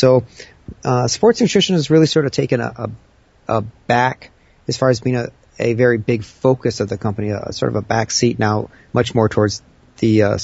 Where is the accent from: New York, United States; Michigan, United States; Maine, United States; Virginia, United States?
Michigan, United States; moved away as an adult; I grew up in Michigan. I relocated from Michigan to Las Vegas in 1994, and I was doing computer work for the government at the time.